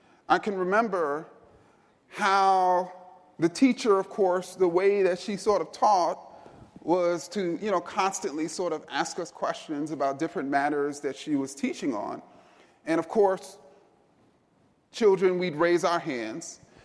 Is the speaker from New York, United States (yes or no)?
yes; Queens, New York, United States; I grew up born and raised in Jamaica, Queens. Anybody here from Queens? Okay, Queens.